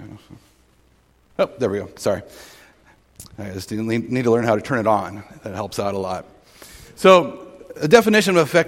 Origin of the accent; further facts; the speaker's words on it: Indiana, United States; We're from Indiana. We have 5 children, 1 at home still.